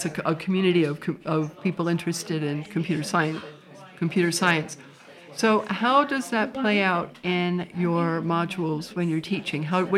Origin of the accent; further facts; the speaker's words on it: California, United States; now in Aberystwyth, United Kingdom; As you might be able to tell from my voice, I'm not from Aberystwyth. I came here from California, but that was almost 20 years ago.